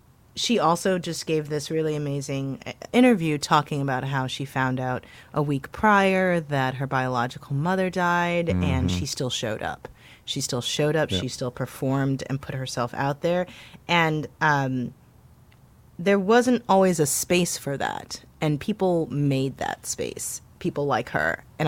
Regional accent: St. Louis, Missouri, United States; somebody from my hometown of St. Louis

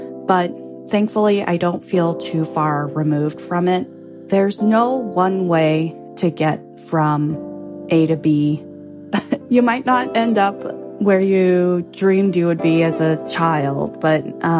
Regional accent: Los Angeles, California, United States; I grew up in Los Angeles, going to the beach, and I was just fascinated by the oceans

